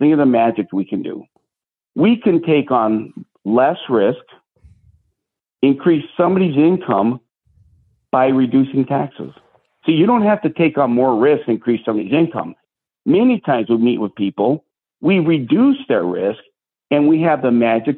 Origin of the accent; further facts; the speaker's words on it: Denver, Colorado, United States; Now, our family, because we grew up here in Denver, back in the day, they were all farmers.